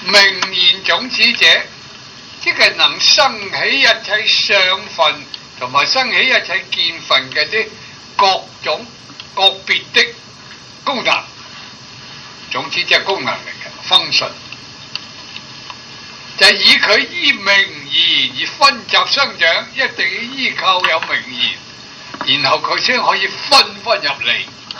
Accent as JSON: {"language": "Cantonese", "country": "China", "said": "我哋中國人真係成日都尊崇呢個孟子"}